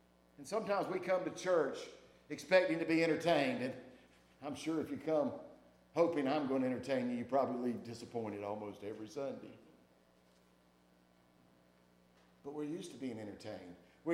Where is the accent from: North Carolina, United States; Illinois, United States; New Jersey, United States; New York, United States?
North Carolina, United States; We realize we have a tradition as American citizens, as North Carolinians, and even as folks who live on in this community.